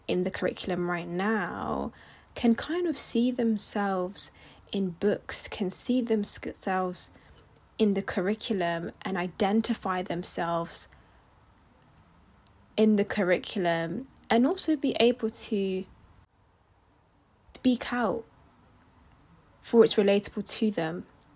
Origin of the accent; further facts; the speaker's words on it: United Kingdom; I was raised in Britain, but I also have my background, my culture, my heritage, my ancestors, my family are originally back from Kenya, and that is where I'm from.